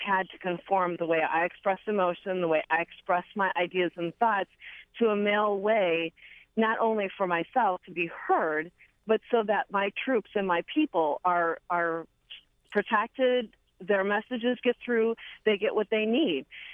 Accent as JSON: {"language": "English", "town": "Parkville", "region": "Maryland", "country": "United States", "said": "And I'm from Parkville, Maryland."}